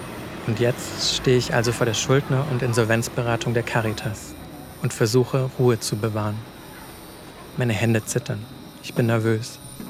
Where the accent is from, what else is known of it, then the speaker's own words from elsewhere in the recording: South Germany, Germany; Ich bin im Süden Deutschlands aufgewachsen, in einer kleinen Stadt unweit des Bodensees.